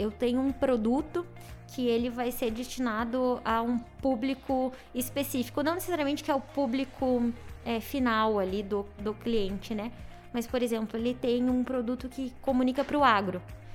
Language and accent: Portuguese; Pelotas, Rio Grande do Sul, Brazil; moved away; Eu moro aqui agora há 8 anos, eu vim de Pelotas, do Rio Grande do Sul, longe